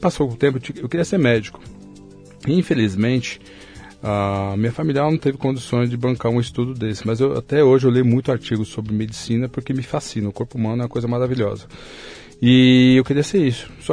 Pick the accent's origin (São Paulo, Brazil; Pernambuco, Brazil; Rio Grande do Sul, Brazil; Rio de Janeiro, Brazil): São Paulo, Brazil; Eu sou de São Paulo, né? E nasci há 44 anos, já tô ficando velhinho também. É. E meu pai e minha mãe, né, vieram de Minas